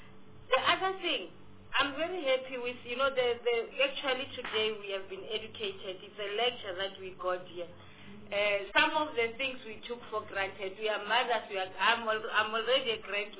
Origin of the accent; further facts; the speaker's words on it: Limpopo, South Africa; I grew up in Grootegeluk Hospital.